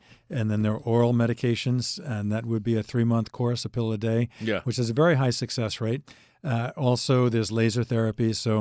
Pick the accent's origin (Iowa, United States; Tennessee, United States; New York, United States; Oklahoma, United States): New York, United States; Bellmore